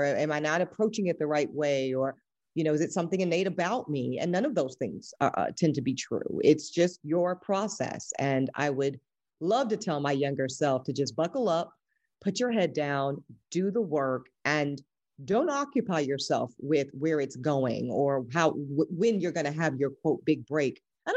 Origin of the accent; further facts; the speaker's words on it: the South, United States; I'm also from the South, different sensibilities. So I'm used to kind of big old, huge, warm welcomings of new people